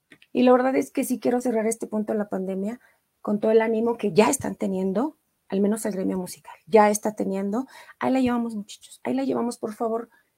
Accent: Iztapalapa, Mexico City, Mexico; soy de Iztapalapa, de una de las colonias de Iztapalapa.

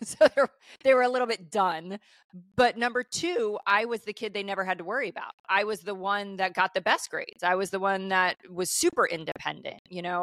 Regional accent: Salisbury, Maryland, United States; And so I grew up in Salisbury, small town, Irish Catholic family, youngest of six kids.

